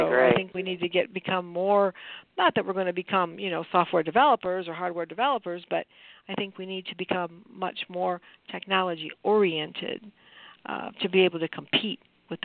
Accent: Detroit, Michigan, United States; I was just there. I mean, I'm from Detroit. It was wonderful. I was there at Christmas.

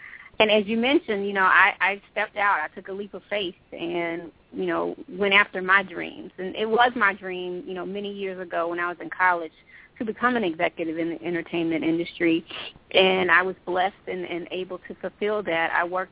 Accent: Atlanta, Georgia, United States; I'm a native from Atlanta, Georgia.

